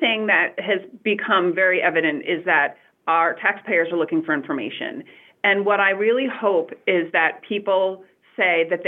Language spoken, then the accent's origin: English; Monticello, United States; I can trace my family back in the Monticello area for a long time. I grew up in Sleepy Hollow, which is the apartment complex right next to Monticello High School. I graduated from Monticello High School in 1993.